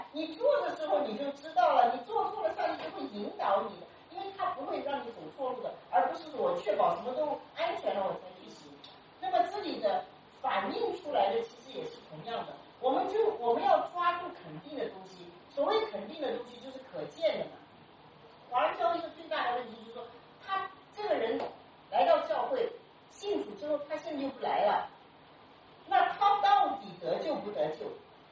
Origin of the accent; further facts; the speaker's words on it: China; 就我们中国人不受逻辑的训练